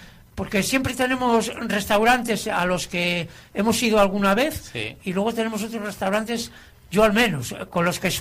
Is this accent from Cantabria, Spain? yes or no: yes; Laredo, Cantabria, Spain; yo soy de Laredo